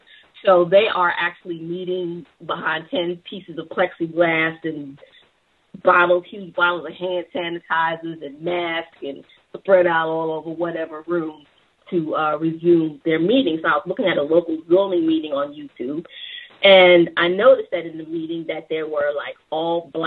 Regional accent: New York, United States; now in South Carolina, United States; I'm from New York, and I've been in South Carolina for about 5 years.

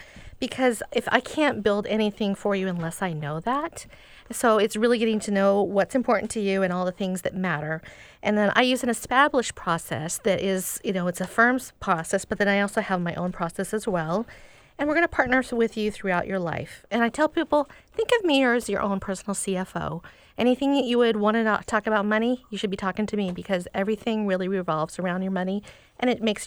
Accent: Seattle, Washington, United States; I grew up in Seattle, went to schools around here, Blanchett High School, which is now Bishop Blanchett, and then community college, and just been working around Seattle my whole life.

